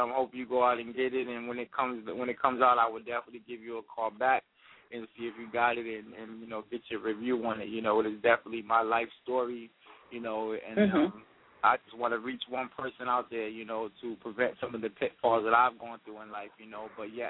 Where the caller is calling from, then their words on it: Connecticut, United States; I'm calling from Connecticut.